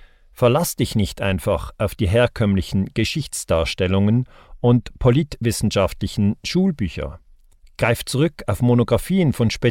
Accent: Switzerland; mein Heimatland, die Schweiz, wo ich 1972 geboren wurde und immer in Frieden leben durfte. In der Schweiz konnte ich ausgezeichnete Schulen besuchen

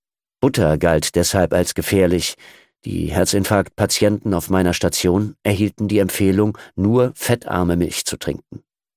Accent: Bavaria, Germany; Meine Heimat ist das schwäbische Allgäu. Die Landschaft ist von der Milchwirtschaft geprägt.

